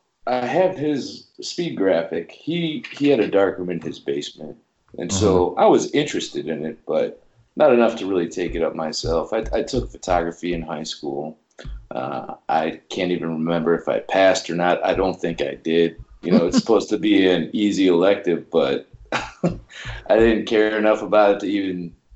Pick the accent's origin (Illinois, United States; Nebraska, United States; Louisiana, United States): Illinois, United States; Chicago; now in Hawaii, United States; I am from Chicago. I'm a Chicagoan, and I moved out to Hawaii about 15 years ago.